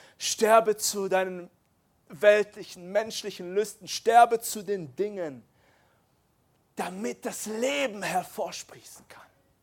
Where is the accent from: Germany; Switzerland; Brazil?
Germany; Baden-Württemberg; Ich bin aus dem Schwabeländle. Und da sagen wir Sachen wie schaffe, schaffe, Häusle baue.